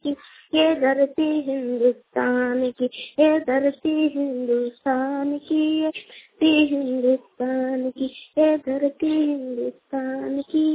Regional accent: Dumka, Jharkhand, India; मैं दुमका का रहने वाला हूँ।

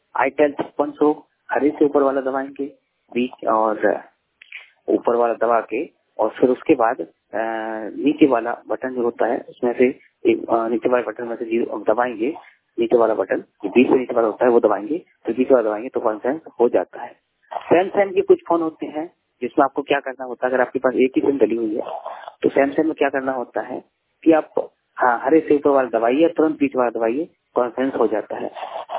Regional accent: Budaun, Uttar Pradesh, India; बदायूं 100% बदायूं से, यूपी बदायूं, हमारा जिला बदायूं है यूपी से।

